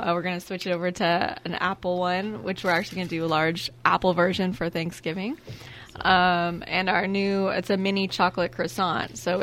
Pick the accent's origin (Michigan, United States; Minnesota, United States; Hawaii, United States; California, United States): California, United States; San Leandro; Well, I grew up in the East Bay in San Leandro, and I went to school at the California Culinary Academy in San Francisco.